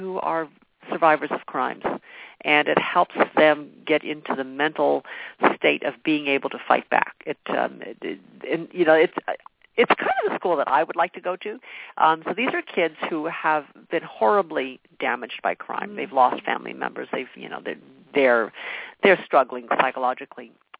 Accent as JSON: {"language": "English", "town": "San Diego", "region": "California", "country": "United States", "tie": "born or raised there", "said": "I grew up in San Diego."}